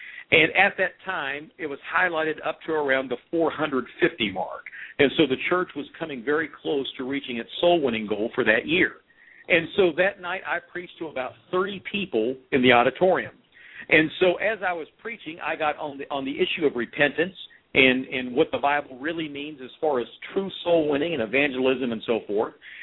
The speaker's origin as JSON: {"language": "English", "region": "West Virginia", "country": "United States", "accent": "hillbilly", "said": "Well, I'm from West By God, Virginia, so you'll hear some hillbilly in my voice."}